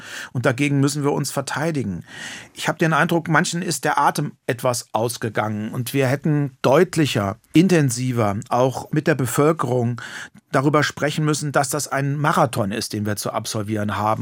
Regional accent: Germany; Ich bin unmittelbar an der Grenze zur ehemaligen DDR geboren, groß geworden, zur Schule gegangen.

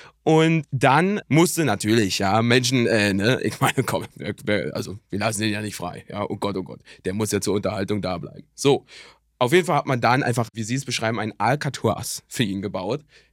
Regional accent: Berlin, Germany; vielleicht kann ich da als Berliner noch mit Stoff ein bisschen mehr anfangen

